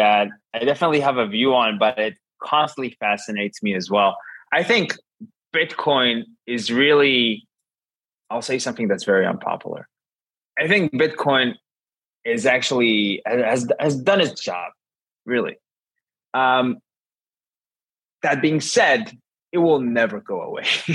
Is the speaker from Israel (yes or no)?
yes; Israel; English is a second language; I'm sorry, I'm from Israel. I don't even understand how you do that.